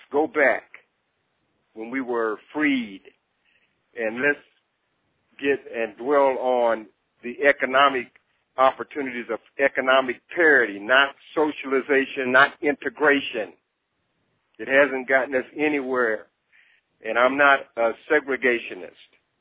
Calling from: Texas, United States; from Texas.

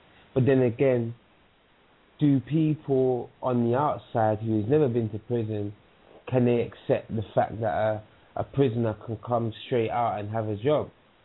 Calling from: London, United Kingdom; I'm calling from London.

